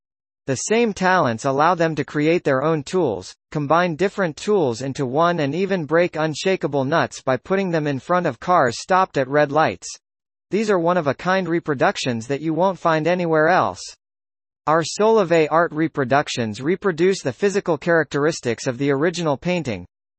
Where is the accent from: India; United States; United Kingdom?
India; Tamil Nadu; I have heard these stories in Tamil because I grew up in Tamil Nadu, India.